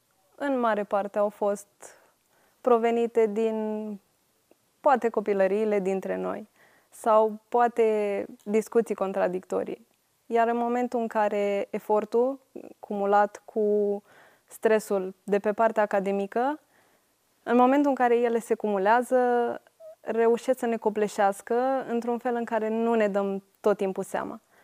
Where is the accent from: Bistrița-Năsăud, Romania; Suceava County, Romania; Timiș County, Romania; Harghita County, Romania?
Bistrița-Năsăud, Romania; Bistrița; Din Bistrița.